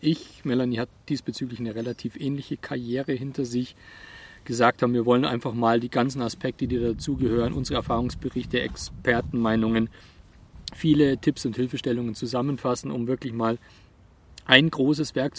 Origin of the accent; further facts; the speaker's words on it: Bavaria, Germany; Das geht jetzt für mich als Allgäuer gar nicht